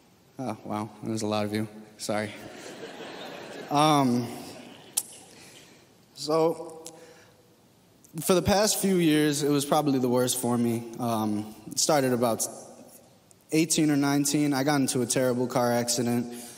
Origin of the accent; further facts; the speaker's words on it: Chicago, Illinois, United States; I'm 22 years old and I'm from Chicago.